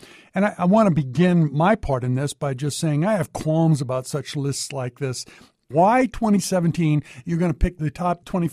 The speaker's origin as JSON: {"language": "English", "region": "Texas", "country": "United States", "tie": "born or raised there", "said": "It helped that I grew up in Texas around the same time that the film is purported to take place."}